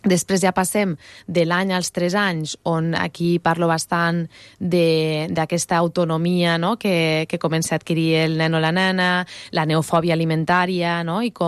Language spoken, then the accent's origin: Catalan; Almenar, Catalonia, Spain; Jo vaig estar treballant a la biblioteca d'Almenar del meu poble durant uns anys